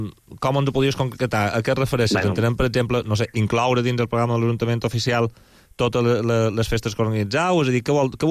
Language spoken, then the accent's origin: Catalan; Balearic Islands, Spain; ens serveix per saber com som els mallorquins i mallorquines